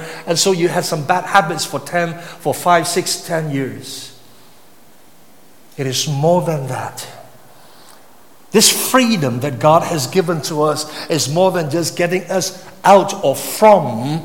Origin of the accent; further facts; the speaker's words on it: Ipoh, Perak, Malaysia; Just because, you know, I was from Ipoh, I spoke Cantonese.